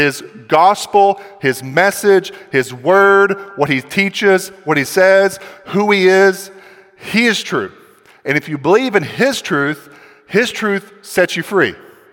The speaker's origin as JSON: {"language": "English", "region": "Southern United States", "country": "United States", "tie": "born or raised there", "said": "And many of us, I think especially growing up in the Southern Bible Belt, that we want to believe in Jesus, but we really don't want to follow Jesus."}